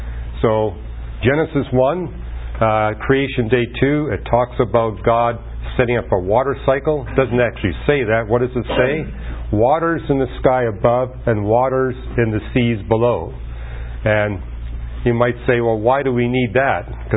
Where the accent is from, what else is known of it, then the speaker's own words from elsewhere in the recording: British Columbia, Canada; I've experienced that growing up in British Columbia